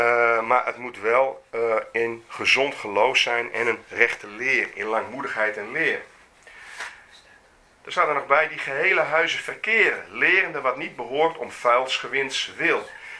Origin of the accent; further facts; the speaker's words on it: Netherlands; We zijn ook Nederlanders, dus we bemoeien ons niet met een andere man zaken.